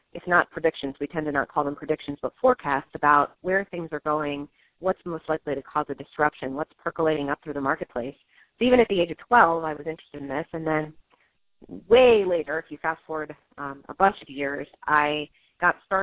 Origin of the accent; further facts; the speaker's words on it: Washington, District of Columbia, United States; And I was growing up in Washington, D.C., down the street from the headquarters of the World Future Society.